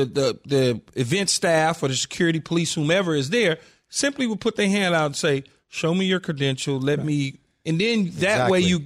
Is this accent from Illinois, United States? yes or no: no; Los Angeles, California, United States; growing up in South Central L.A. and just seeing things firsthand